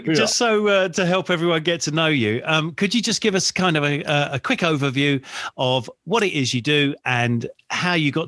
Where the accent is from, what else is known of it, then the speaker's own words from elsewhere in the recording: United Kingdom; I'm British, and I was kind of new to all these harsh winters that you get over in this sort of in North America.